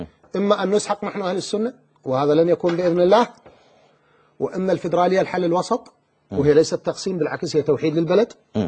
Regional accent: Al Anbar, Iraq; أنا ابن الأنبار، أنا ما عندي مشكلة بالأنبار، بالعكس أهل الأنبار وكلهم يريدوني وكلهم أعرفهم وألتقي بيهم

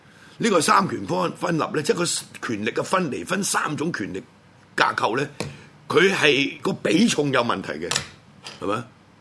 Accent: Hong Kong; 即係作為一個香港人，見到香港淪落到咁係嘛？

